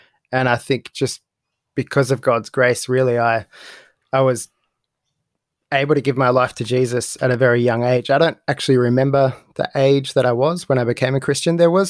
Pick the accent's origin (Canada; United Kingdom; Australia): Australia; Penrith, New South Wales; also born or lived in Minchinbury; I think, for most of my life, I've been a Westie, so around Penrith from about year eight. But before that, we actually, I was living in Minchinbury when I was younger